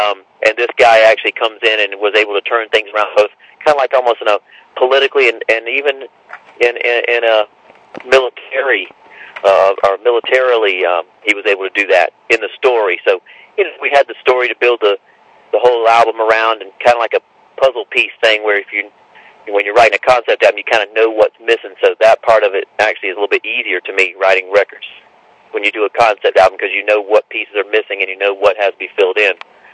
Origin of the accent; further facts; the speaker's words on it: South Carolina, United States; I mean, you know, I'm from South Carolina.